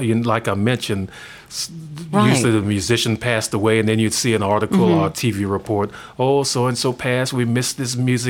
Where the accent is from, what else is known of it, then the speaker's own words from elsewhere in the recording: Opelousas, Louisiana, United States; And then my hometown paper, the Opelousas Daily World, needed a sports writer.